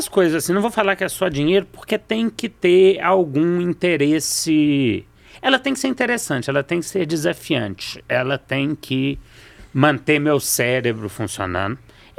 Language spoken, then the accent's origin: Portuguese; Minas Gerais, Brazil; Estamos aqui em Minas Gerais. Eu sou mineiro.